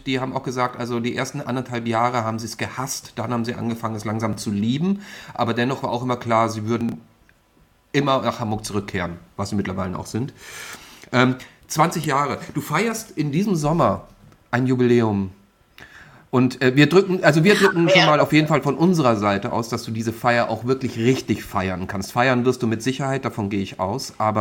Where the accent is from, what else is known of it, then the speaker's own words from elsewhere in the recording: Austria; ich bin ja nun mal Schluchtenscheißer, das heißt also, ich bin ja Österreicher eigentlich